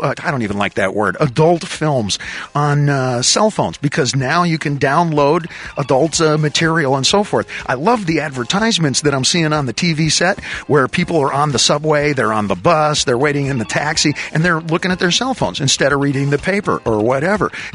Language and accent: English; Los Angeles, California, United States; up in, for a large part, in Los Angeles, East L.A. area, you know, Highland Park, Eagle Rock. And I grew up around Spanish-speaking kids a lot.